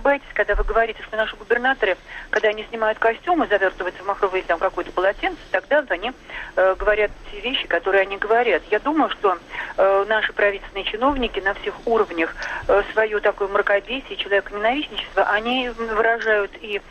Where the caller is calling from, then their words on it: Moscow, Russia; Я из Москвы вам звоню.